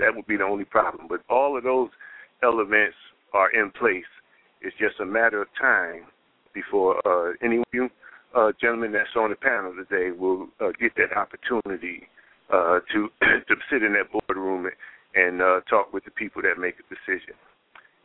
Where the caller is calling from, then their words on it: Houston, Texas, United States; I'm calling in from Houston, Texas